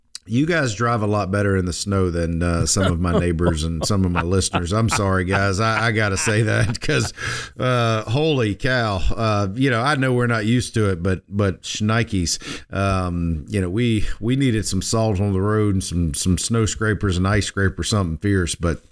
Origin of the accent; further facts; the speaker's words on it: Georgia, United States; Tony, I'm from Georgia. We're not geared for this.